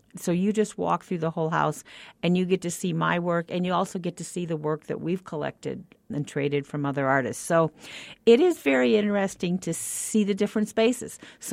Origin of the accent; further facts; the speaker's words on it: Iowa, United States; Myself, I came here from Iowa, so I went from painting red barns and snow scenes to like, whoa, I got to do Southwest stuff.